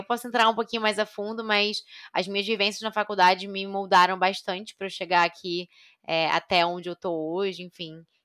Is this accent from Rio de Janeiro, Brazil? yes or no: yes; Rio de Janeiro, Brazil; sou libriana, tenho 26 anos, eu sou carioca do Rio, zona norte do Rio.